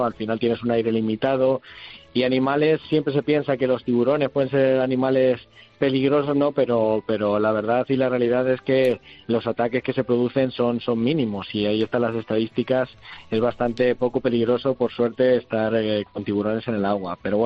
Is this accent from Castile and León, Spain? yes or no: no; Madrid, Community of Madrid, Spain; Para los que somos de Madrid, aunque yo no paro mucho por ahí